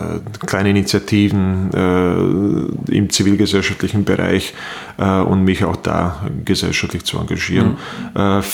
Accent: Bosnia & Herzegovina; now in Austria; bin dann ein Burgenländer geworden. Und natürlich als Bosnier Burgenländer zu werden, ist besonders schwierig.

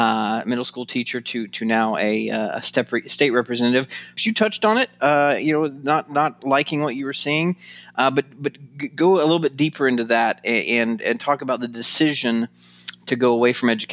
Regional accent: Guthrie, Oklahoma, United States; I remember growing up. I grew up in Guthrie, Oklahoma, an hour north or so, and we'd come down here for sporting events.

